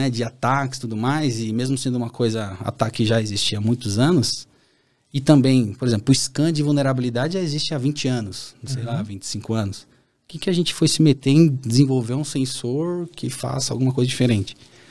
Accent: São Paulo, Brazil; born there; natural de quem vem da periferia de São Paulo, né? Nasci no Campo Limpo, aqui em São Paulo

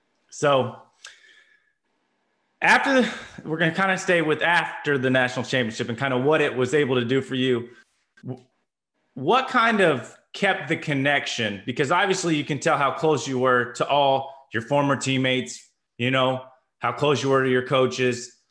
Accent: Indiana, United States; my friends that don't know, growing up in Indiana, didn't know much about NC State

